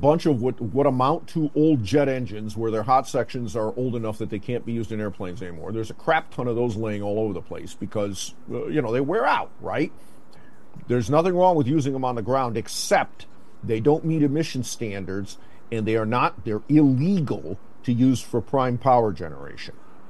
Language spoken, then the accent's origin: English; Detroit, Michigan, United States; By the way, I grew up in exactly that. I grew up near the Motor City.